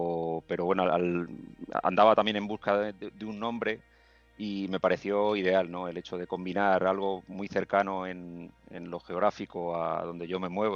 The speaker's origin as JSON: {"language": "Spanish", "town": "Madrid", "region": "Community of Madrid", "country": "Spain", "said": "Yo, que soy de Madrid, del sur de Madrid, y que he tenido desde siempre el horizonte de la sierra en mi ventana"}